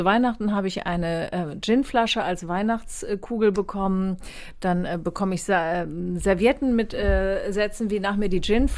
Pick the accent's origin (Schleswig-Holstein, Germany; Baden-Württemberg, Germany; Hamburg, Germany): Schleswig-Holstein, Germany; born there; Ich bin ja gebürtige Schleswig-Holsteinerin.